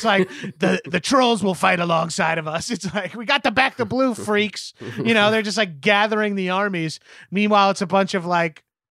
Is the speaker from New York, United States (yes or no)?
yes; New York, United States; I'm from fucking New York.